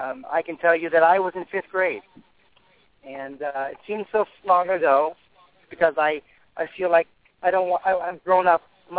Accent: United States; you know, as an American, that should never happen again.

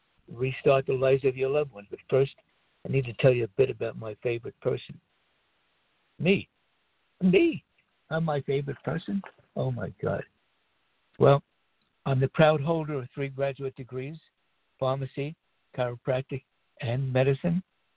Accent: United States; When I was a kid, I told you, growing up in America, you hardly ever heard about someone you knew or some relative getting cancer.

